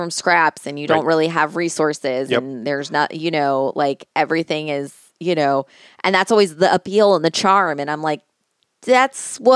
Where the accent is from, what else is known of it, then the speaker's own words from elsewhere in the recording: United States; I always feel like what I see as an American about Australia is very much like how, like, in a similar way, how like Appalachia is